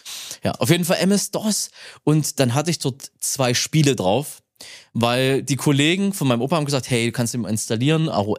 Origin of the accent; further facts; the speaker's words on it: Saxony, Germany; moved away as an adult; now in Lucerne, Switzerland; Ich komme eigentlich aus Sachsen, Nähe von Chemnitz, bin da aufgewachsen. Wohne jetzt seit 4,5 Jahren in der Schweiz, in Luzern, also direkt Zentralschweiz, direkt am See dort und Berge. Das ist alles so eingebettet, so Heidiland.